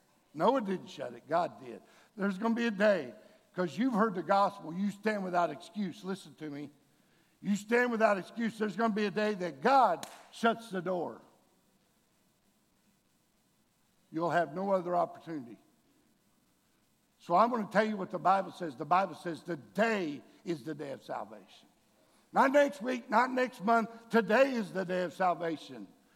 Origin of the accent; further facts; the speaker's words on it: Corpus Christi, Texas, United States; born there; In fact, I was born in Corpus Christi, Texas. My dad was a roughneck in the oil field.